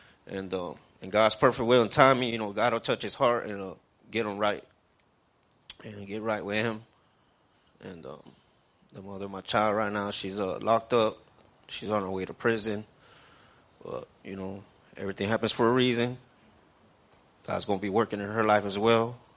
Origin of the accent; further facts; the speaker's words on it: Sarasota, Florida, United States; also born or lived in Miami; I'm 39 years old. I was born in Miami, but raised in Sarasota my whole life.